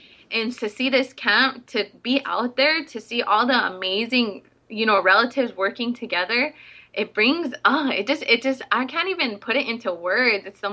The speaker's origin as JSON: {"language": "English", "town": "Standing Rock", "country": "United States", "said": "Like I just said … I'm from Standing Rock, and I shake your hand with a heartfelt handshake."}